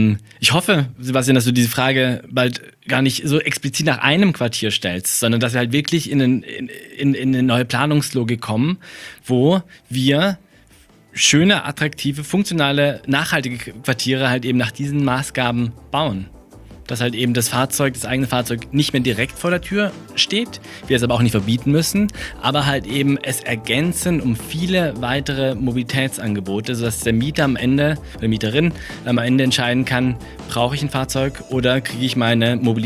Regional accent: Freiburg, Baden-Württemberg, Germany; Also ich komme ja aus Freiburg

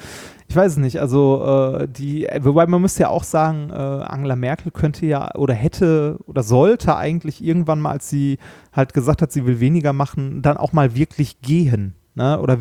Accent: North Rhine-Westphalia, Germany; wir kommen ja beide aus dem Ruhrpott

